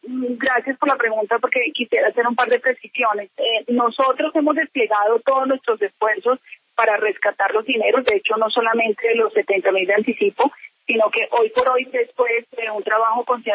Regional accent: Colombia; como colombiana en primer lugar y como funcionaria pública que soy ya de hace muchos años

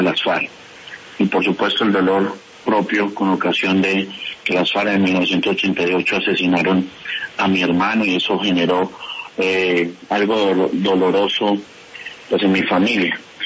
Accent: Colombia; lo que nosotros necesitamos es exigirles como colombianos

